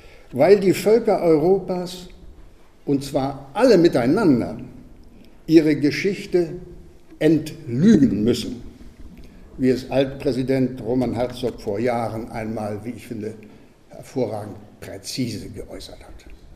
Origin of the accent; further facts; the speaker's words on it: Sprottau, Lubusz Voivodeship, Poland; in meiner Geburtsstadt, in meiner Heimatstadt Sprottau